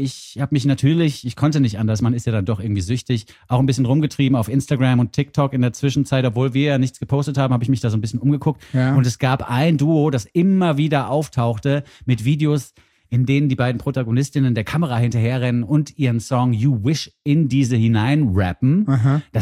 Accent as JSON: {"language": "German", "country": "Switzerland", "said": "als Schweizer findet man natürlich alles"}